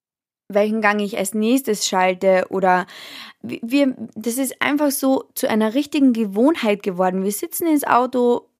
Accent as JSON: {"language": "German", "country": "Austria", "said": "bei uns in Österreich ist es so"}